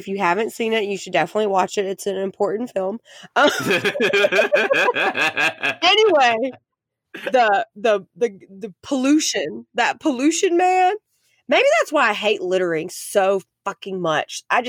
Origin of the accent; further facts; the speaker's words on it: Ellenwood, Georgia, United States; I was living at the house I grew up in Ellenwood, Georgia.